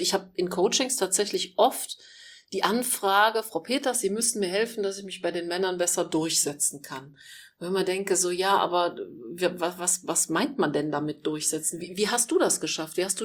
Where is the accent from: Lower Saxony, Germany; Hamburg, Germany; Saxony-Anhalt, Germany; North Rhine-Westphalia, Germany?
North Rhine-Westphalia, Germany; Düren; ich komme ja aus Düren und dann sind ganz viele nach Aachen zum Studium gegangen